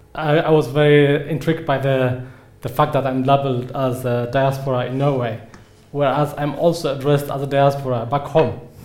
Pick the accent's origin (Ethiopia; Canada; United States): Ethiopia; Tigray; English is a second language; And I am originally from Tigray in Ethiopia.